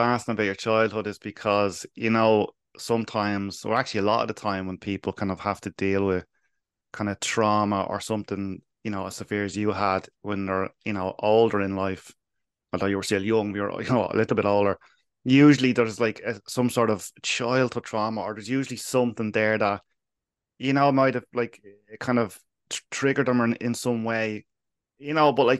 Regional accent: Dublin, Leinster, Ireland; growing up in Dublin, like myself

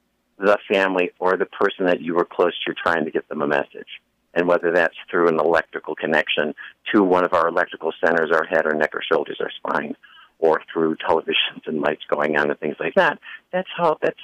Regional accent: Buffalo, New York, United States; Well, I grew up in Buffalo, New York, and I would see things

